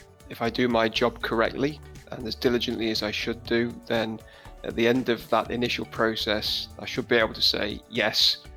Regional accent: Nottingham, East Midlands, United Kingdom; I grew up in Nottingham. My family is still down there.

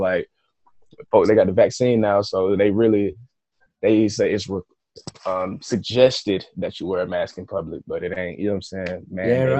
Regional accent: Atlanta, Georgia, United States; born and raised in Atlanta, Georgia.

